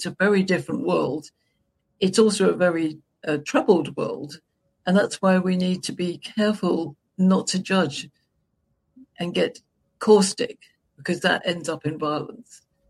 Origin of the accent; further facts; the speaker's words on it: United Kingdom; I'm a British grandmother, entrepreneur in my 70s